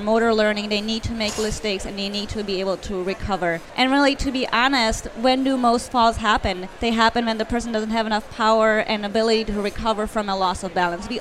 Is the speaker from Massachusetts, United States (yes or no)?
no; Vermont, United States; Although, you know, I'm from Vermont, and I don't know how people down here do it with this humidity thing.